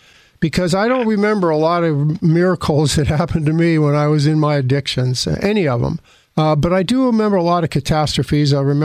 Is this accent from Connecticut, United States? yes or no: no; Phoenix, Arizona, United States; she lives in my hometown of Phoenix.